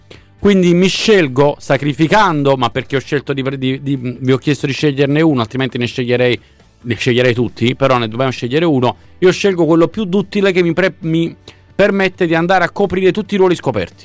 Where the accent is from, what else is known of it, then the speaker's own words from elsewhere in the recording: Naples, Campania, Italy; da napoletano che abita vicinissimo a Capodichino